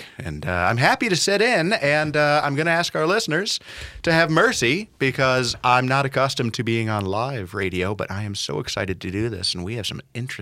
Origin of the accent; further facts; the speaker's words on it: Buffalo, New York, United States; when my wife and I moved to Minnesota, and we're from New York State. She's from New York City. I'm from Buffalo, New York.